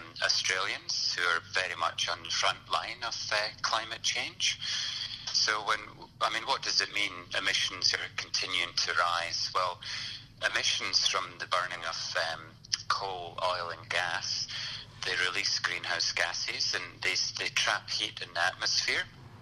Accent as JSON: {"language": "English", "region": "Scotland", "country": "United Kingdom", "said": "obviously I come from Scotland and it's pretty dreary, as we say. It can be wet and cold, and there's not much sunshine."}